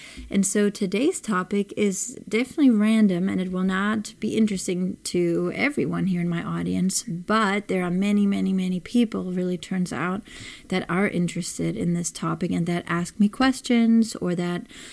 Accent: Germany; first language German; English is a second language; I speak my mother language. Of course, my first language is German. For those of you that do not know, I was born and raised in Germany. All my family is German and is in Germany still as well, all pretty much in the same city/village as well.

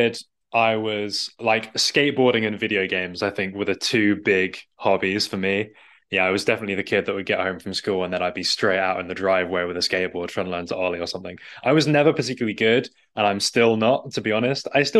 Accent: East of England, United Kingdom; I am from the UK. I grew up just north of London, a place called Hertfordshire, which is, home counties. My accent is very typical of that, so you can definitely geolocate me just by the way that I talk.

